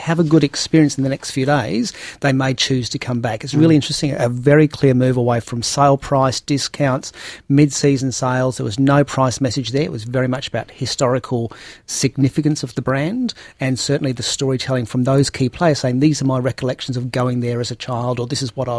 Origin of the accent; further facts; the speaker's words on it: Adelaide, South Australia, Australia; when I was growing up in Adelaide.